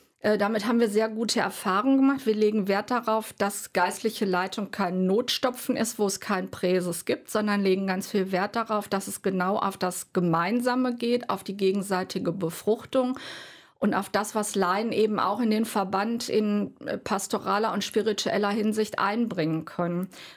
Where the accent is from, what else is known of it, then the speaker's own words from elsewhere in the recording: North Rhine-Westphalia, Germany; ich komme selber aus dem Ruhrgebiet